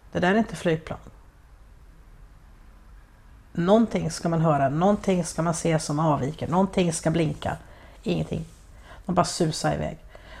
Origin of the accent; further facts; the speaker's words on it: Stockholm County, Sweden; Jag är uppväxt i Stockholms skärgård.